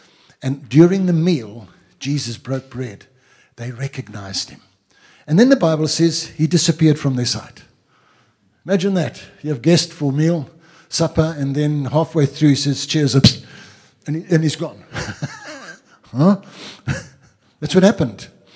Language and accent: English; Grahamstown, Eastern Cape, South Africa; And you know, I come from Grahamstown. Grahamstown is called the city of saints.